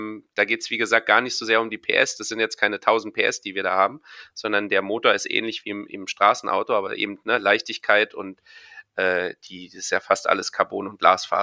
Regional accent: Berlin, Germany; glücklicherweise für mich als Berliner

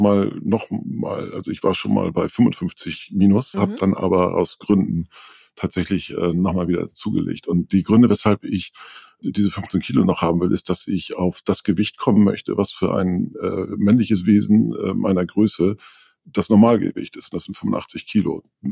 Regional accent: Northern Germany, Germany; ich bin ja Norddeutscher, ich rede über Tag nicht so viel

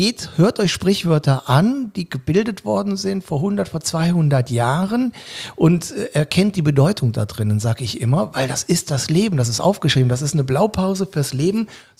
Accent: Cologne, North Rhine-Westphalia, Germany; Und die sind damals von Königsberg, wie meine große Mutter immer Königsberg gesagt hat, ne? Geflüchtet und sind dann in Köln gelandet, Gott sei Dank, somit bin ich Kölner geworden, was mich heute noch stolz macht.

